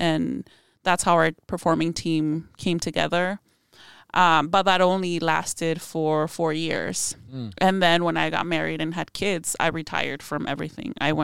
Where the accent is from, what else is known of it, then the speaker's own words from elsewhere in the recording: Guadalajara, Jalisco, Mexico; So even though we're from Guadalajara, we have the music taste of people from Mexico City. So I have family members from Mexico City